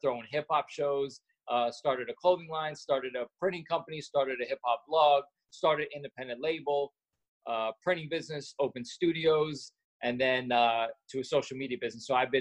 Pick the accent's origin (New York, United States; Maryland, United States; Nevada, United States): New York, United States; born there; So the true story, I guess, I was born in New York.